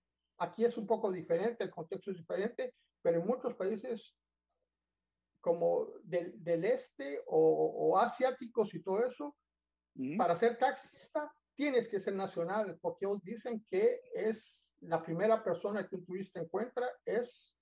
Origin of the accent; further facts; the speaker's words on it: United States; la primera cosa que vino como norteamericano, como alguien que viene de la América